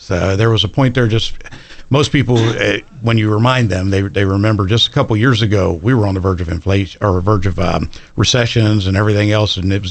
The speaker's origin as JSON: {"language": "English", "town": "Fairview", "region": "West Virginia", "country": "United States", "tie": "born or raised there", "also_born_or_lived": "Parkersburg", "said": "Yeah, Fairview. So, well, I was born in Parkersburg, but then moved to Fairview at a young age."}